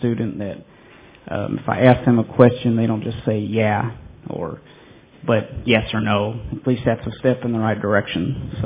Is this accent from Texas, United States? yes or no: yes; Texas, United States; I grew up in Texas, and that's a slightly different culture than where I teach in Missouri.